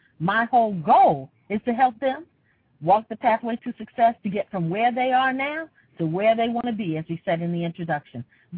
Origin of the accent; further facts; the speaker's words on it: Philadelphia, Pennsylvania, United States; now in Atlanta, United States; I'm from Philadelphia, actually.